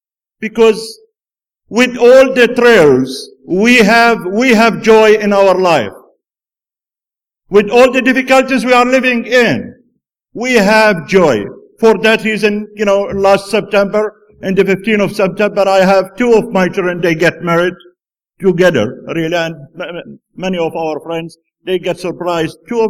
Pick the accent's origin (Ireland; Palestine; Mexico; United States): Palestine; Bethlehem, West Bank; My wife, she is from Jerusalem, and I am from Bethlehem.